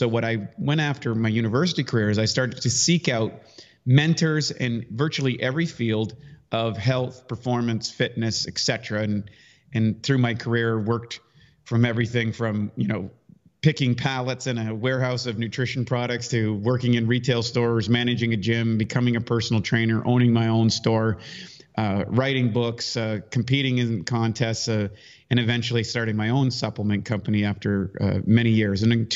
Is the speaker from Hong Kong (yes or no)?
no; Canada; I was born in Canada, a little rural town I grew up in. And when I was 15